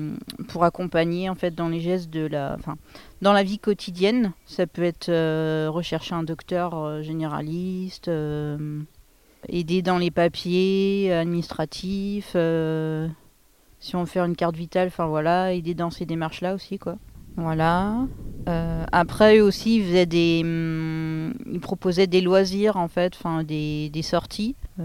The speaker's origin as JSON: {"language": "French", "region": "Pays de la Loire", "country": "France", "said": "Je venais pas d'ici, je venais du Maine-et-Loire."}